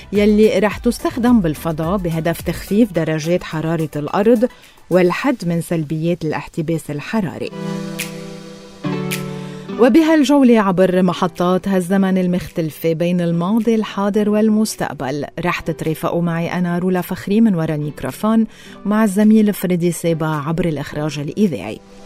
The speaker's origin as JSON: {"language": "Arabic", "country": "Lebanon", "said": "كلنا كلبنانيين"}